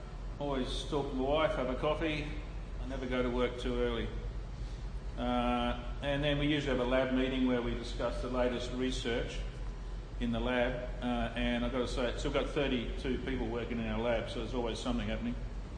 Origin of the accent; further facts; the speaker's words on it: Bassendean, Western Australia, Australia; So I'm a real sort of Bogan type young bloke. Grew up in a Bogan area, Bassendean.